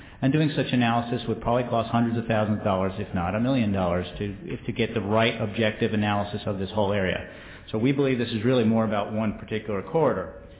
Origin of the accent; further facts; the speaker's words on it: United States; accent: Yankee; You know, you hear my somewhat Yankee accent, but I came from both a southerner and a northerner.